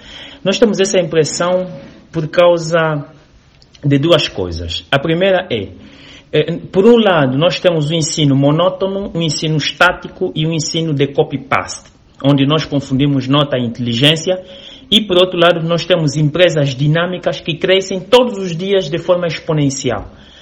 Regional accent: Luanda, Angola; born there; nasci em Luanda

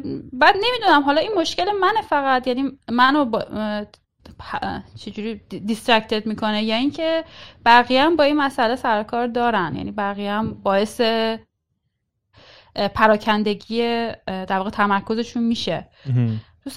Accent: Iran; moved away; یه علت زیادش هم به خاطر اینه که خب من خارج از ایرانم

